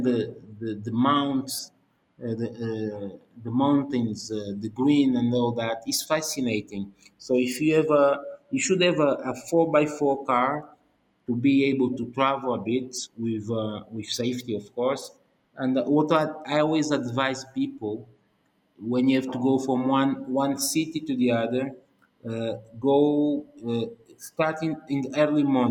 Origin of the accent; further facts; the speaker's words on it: Angola; English is a second language; As I normally say, I'm from Angola, so I look at all of it.